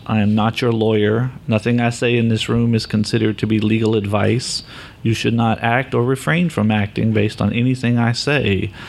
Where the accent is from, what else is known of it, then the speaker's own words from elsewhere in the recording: Atlanta, Georgia, United States; I actually work up in Minnesota, but I'm actually from the Atlanta area. I went to Georgia Tech, go Jackets.